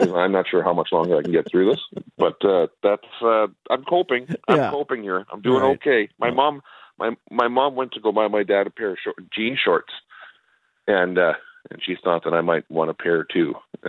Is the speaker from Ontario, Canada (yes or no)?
no; Winkler, Manitoba, Canada; that chirp my hometown nonstop, that they just say that's exactly how it is as well, right? It's a common chirp that we get as Winklerites.